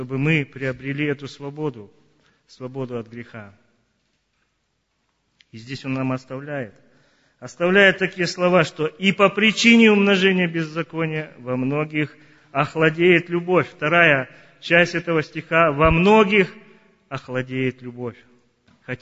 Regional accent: Chernogorsk, Khakassia, Russia; я из Черногорска, Хакасия, и по служебной своей обязанности, то есть по работе, я приехал сюда в командировку.

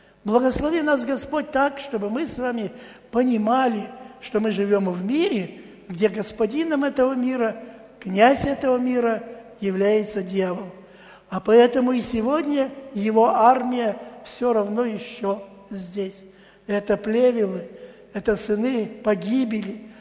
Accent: Almaty, Kazakhstan; узнала, что я из Алматы

